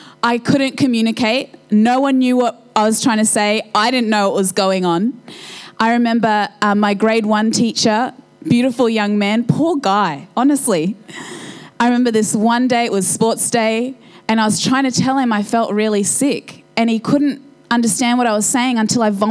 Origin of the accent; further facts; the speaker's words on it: Brisbane, Queensland, Australia; first language Polish; English is a second language; My mum was pregnant with me when they got off the plane in Brisbane. And my first language was Polish. And mum sent me to school not knowing a word of English.